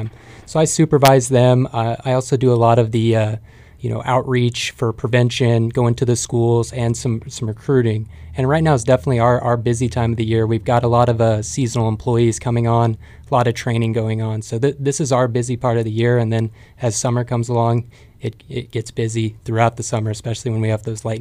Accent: Sutherland, United States; Yeah, so I'm from Sutherland. I graduated Sutherland High School 2009. Family's from Sutherland, so I'm born and bred here.

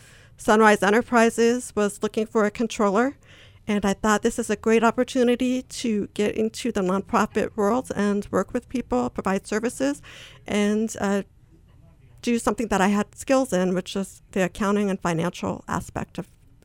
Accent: Long Island, New York, United States; also born or lived in Bangladesh; So I was born in Bangladesh. My father was the principal of a school there. And we moved to New York when I was almost 4 years old. I grew up in Long Island, New York.

